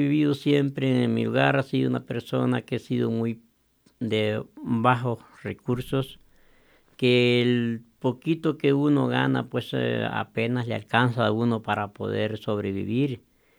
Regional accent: El Salvador; de veras somos latinos y soy salvadoreño, pues

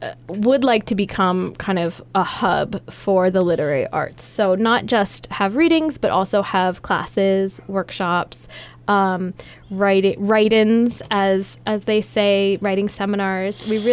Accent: Portugal; also born or lived in US East Coast; I was born on the East Coast. I also grew up in Portugal. My dad is Portuguese, and that is a big defining feature of who I am.

